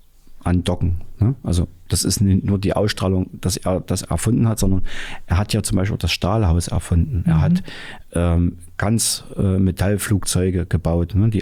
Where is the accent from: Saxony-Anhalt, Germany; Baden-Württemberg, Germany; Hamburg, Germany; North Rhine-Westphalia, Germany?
Saxony-Anhalt, Germany; Dessau; born there; Ich bin ja Dessau. Ich bin ja in Dessau geboren.